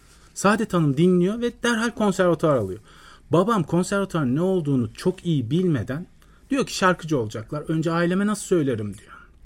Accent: Ankara, Turkey; born there; 1970 yılında Ankara'da doğdum. Müzisyen bir ailenin çocuğu olarak doğdum.

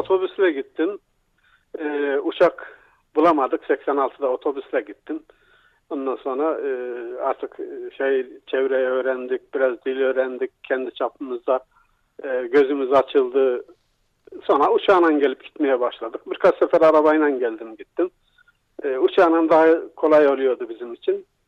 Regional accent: Ereğli, Konya, Turkey; moved away as an adult; now in Nuremberg, Germany; Konya Ereğli'denim. Doğum yerim burası. İlk işimi, mesleğimi burada yaptım.

